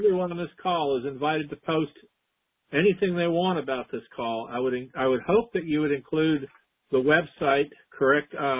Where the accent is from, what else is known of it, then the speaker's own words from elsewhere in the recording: United States; born there; You damn right I am an American by birth, by golly.